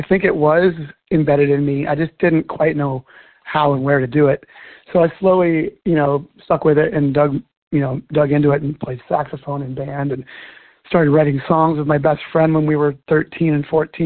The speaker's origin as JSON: {"language": "English", "town": "Orcas Island", "region": "Washington", "country": "United States", "tie": "born or raised there", "said": "my childhood friend that I grew up with here on Orcas Island, he and I went to college in Oregon"}